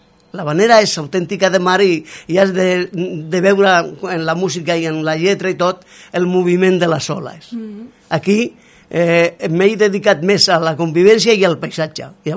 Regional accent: Badalona, Catalonia, Spain; also born or lived in Granada; Vaig vindre amb 8 anys a Catalunya. Badalona per mi ha sigut sempre, com ja ho sabreu en l'altra manera que l'escoltareu, com una mare.

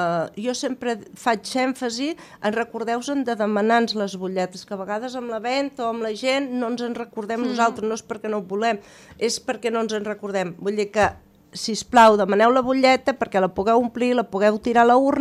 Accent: Catalonia, Spain; Som molt catalans nosaltres

